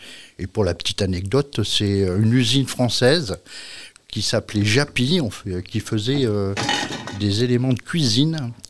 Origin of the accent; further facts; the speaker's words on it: Nouvelle-Aquitaine, France; je suis venu à la retraite dans mon pays natal, la Charente.